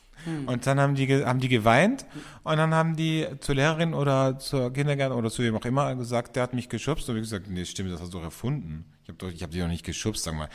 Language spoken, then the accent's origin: German; Austria; bei uns in Österreich